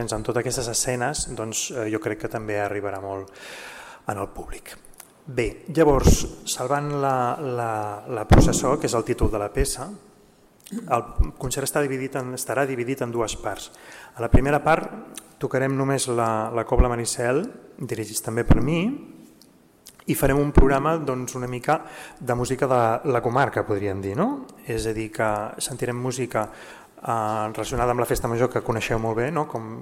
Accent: Sant Pere de Ribes, Catalonia, Spain; jo soc ribetà, perquè visc a Sant Pere de Ribes, he nascut a Sant Pere de Ribes, però la meva mare és sitgetana, m'he educat aquí a Sitges, vaig estar estudiant els Escolapis

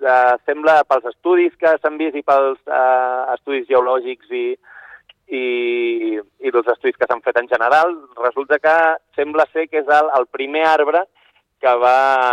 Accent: Sitges, Catalonia, Spain; jo soc de Sitges.

